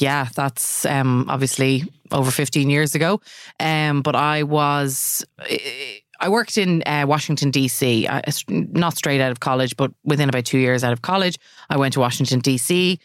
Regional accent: Ireland; now in New York, United States; Long story short, as us Irish like to say after we've told a very long story

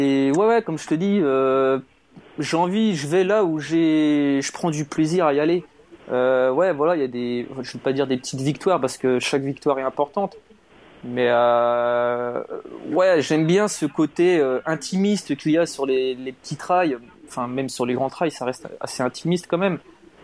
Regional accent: Brittany, France; Je suis originaire de Bretagne, donc à côté de Lorient.

